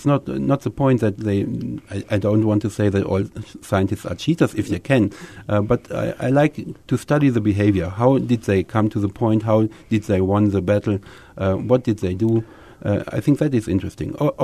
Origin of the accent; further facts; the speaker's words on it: Germany; English is a second language; But of course, I grew up in Germany, and I was taught